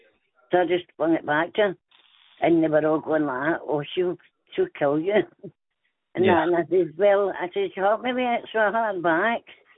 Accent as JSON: {"language": "English", "town": "Lennoxtown", "region": "Scotland", "country": "United Kingdom", "said": "He was a Hood because he came from Kirky and I came from Lennoxtown."}